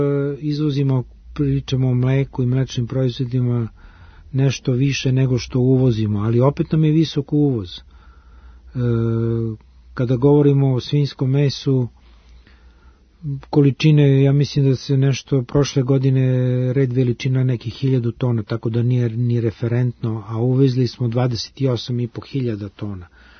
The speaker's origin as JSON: {"language": "Serbian", "country": "Serbia", "said": "mi, ne zato što pričam i Srbije i kao Srbin, nego jednostavno mi smo lideri u toj proizvodnji"}